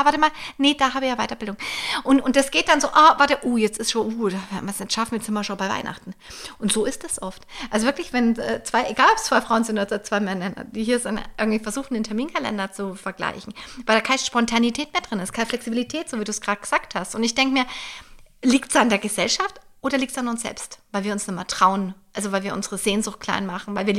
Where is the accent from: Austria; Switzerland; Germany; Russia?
Germany; Also wenn wir als Deutsche tanzen